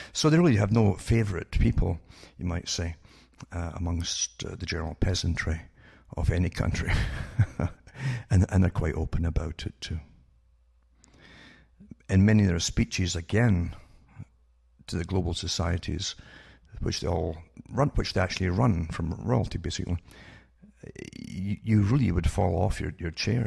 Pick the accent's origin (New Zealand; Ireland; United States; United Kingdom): United Kingdom; because I grew up in Britain